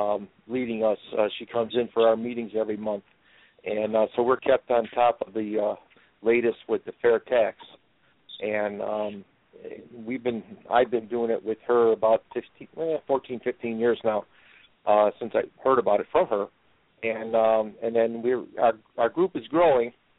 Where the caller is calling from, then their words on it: Joliet, Illinois, United States; from Joliet, Illinois.